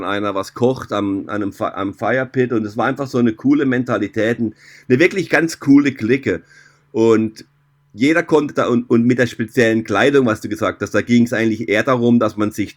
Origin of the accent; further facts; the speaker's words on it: Germany; Ich war ja immer so ein bisschen nationenlos, weil ich bin ja eigentlich Schweizer von der Nationalität, vom Pass her. Bin aber in Deutschland geboren und aufgewachsen, habe also eine deutsche Zunge und hatte auch eine deutsche Mutter, und Schweizer Vater eben.